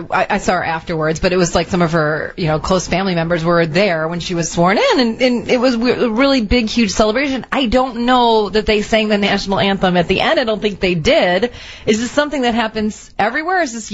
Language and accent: English; United States; born there; And I'm an American citizen. I'm born here.